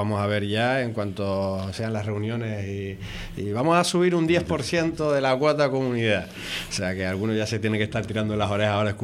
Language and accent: Spanish; Los Realejos, Canary Islands, Spain; now in Santa Cruz de Tenerife, Spain; soy de Realejos, pero vivo en Santa Cruz.